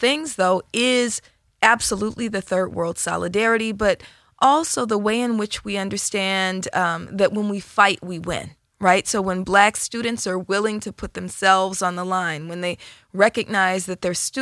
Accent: Oakland, California, United States; born there; So I was born in Oakland in the 1970s.

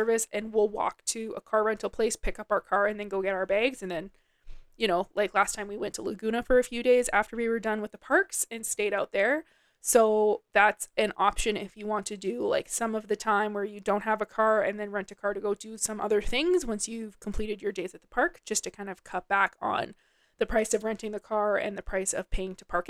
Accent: Canada; So I'm from Canada. I live in Calgary.

